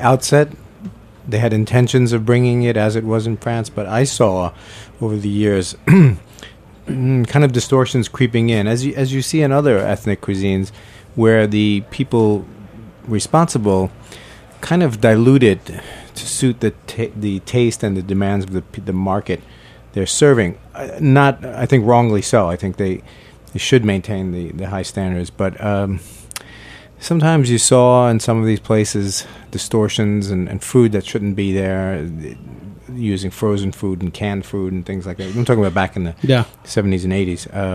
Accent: New York City, New York, United States; I grew up in Manhattan in what was called East Harlem. I think it's still called East Harlem. Italian family, extended family

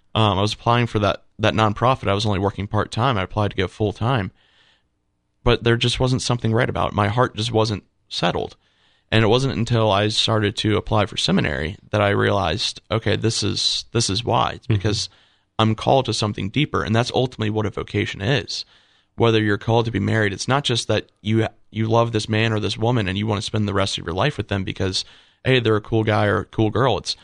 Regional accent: North Carolina, United States; I was an altar server, basically the whole nine yards of a little man growing up in North Carolina being Catholic.

